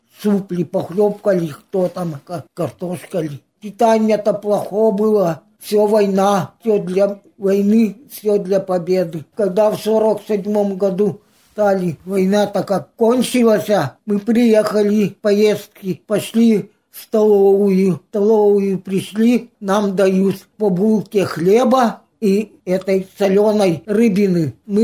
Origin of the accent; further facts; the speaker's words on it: Kolysheva, Kemerovo Oblast, Russia; born there; Родилась в Колышевой.